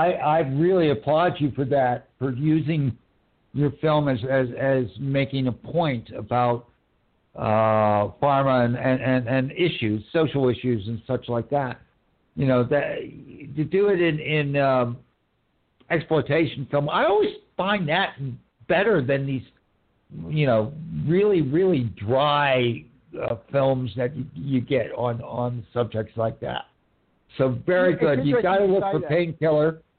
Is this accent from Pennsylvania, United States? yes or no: yes; Pittsburgh, Pennsylvania, United States; And of course, I grew up in Pittsburgh, so, you know, George Romero is a god.